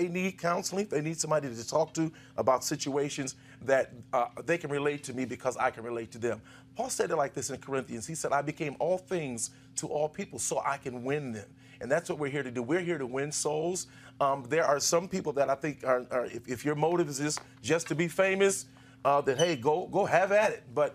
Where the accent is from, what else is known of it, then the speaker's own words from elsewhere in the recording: Detroit, Michigan, United States; I'm from Detroit. And so, you know, I kind of look at, he came Baptist, I came up PAW.